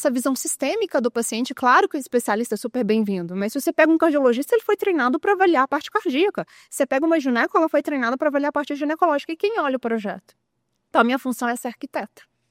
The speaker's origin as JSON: {"language": "Portuguese", "town": "Lagoa da Prata", "region": "Minas Gerais", "country": "Brazil", "said": "eu sou de Lagoa da Prata."}